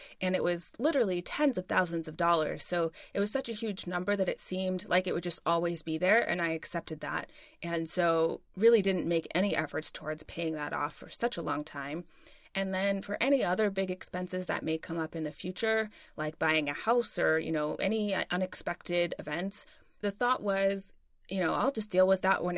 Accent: United States; First of all, I grew up in America, so, you know, global economic standards, pretty much lucked out there.

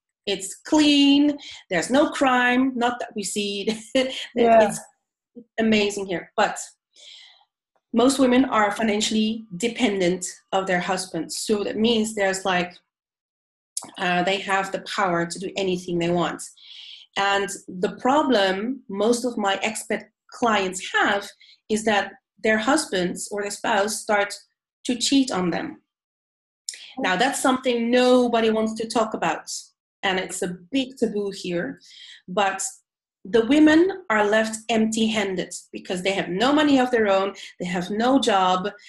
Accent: Netherlands; I'm from Holland, and Dutch people are known to be very direct and can be, you know, be perceived as rude, actually.

